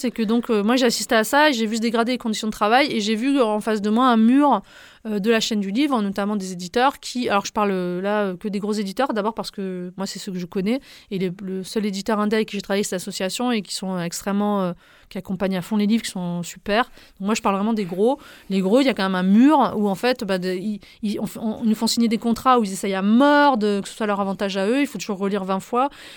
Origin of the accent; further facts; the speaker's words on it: Marseille, Provence-Alpes-Côte d'Azur, France; Moi, je suis née à Marseille, je viens de la middle class et j'ai toujours habité, j'ai grandi sur la plaine du côté de mon père et dans le 11e du côté de ma mère.